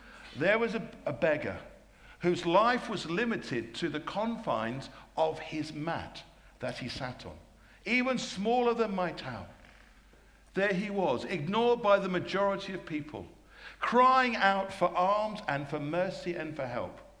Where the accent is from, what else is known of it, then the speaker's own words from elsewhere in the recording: United Kingdom; So being British, we were organized for first thing in the morning